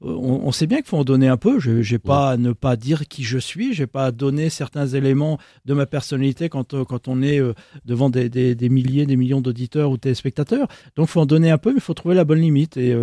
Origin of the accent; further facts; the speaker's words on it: Brittany, France; je suis très attaché à ma culture, je suis breton, je suis très franchouillard et je n'ai pas envie de perdre ça.